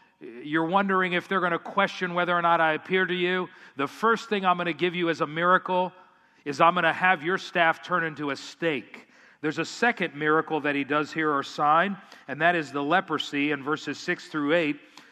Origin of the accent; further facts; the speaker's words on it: Florida, United States; I grew up in South Florida. We have all kinds of lizards, the little ones, the big ones, the iguanas.